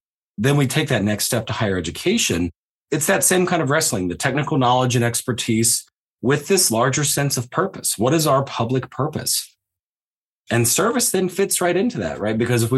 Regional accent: Ohio, United States; So I grew up in Southern Ohio, kind of rural Appalachia.

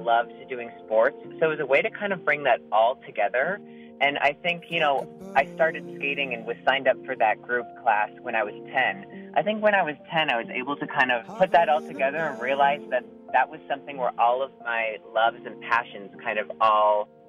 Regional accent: Clarks Summit, Pennsylvania, United States; also born or lived in Scranton; I was born in Scranton, and I was raised in Clark Summit, so right outside of Scranton.

